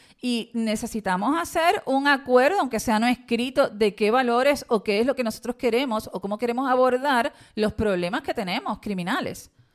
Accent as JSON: {"language": "Spanish", "country": "Puerto Rico", "said": "nosotros como puertorriqueños y puertorriqueñas"}